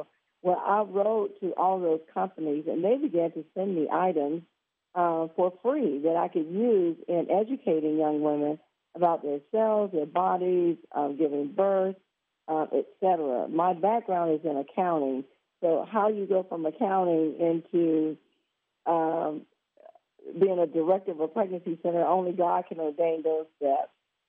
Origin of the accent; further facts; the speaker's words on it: Orlando, Florida, United States; I am originally from Orlando, Florida. So we started one in Orlando, and that was 30 years ago.